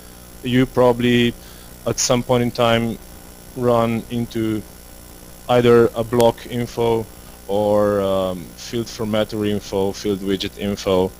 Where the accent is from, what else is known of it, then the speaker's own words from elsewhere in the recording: Slovenia; So I come from Slovenia. It's a neighboring country to Hungary. I live on the coastal side